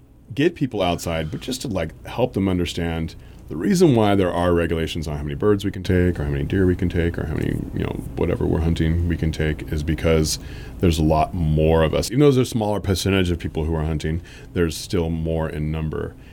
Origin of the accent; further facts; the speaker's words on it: California, United States; I was in the Bay Area. I was raised in the Bay Area and dropped out of high school